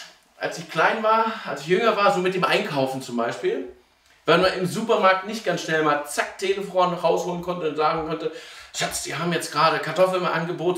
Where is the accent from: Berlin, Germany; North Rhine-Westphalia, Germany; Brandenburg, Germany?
Berlin, Germany; Ich bin in einem Umfeld groß geworden, das man mit ruhigem Gewissen Ghetto nennen kann. Wenn ich heute sage, ich habe meine Kindheit in Zehlendorf verbracht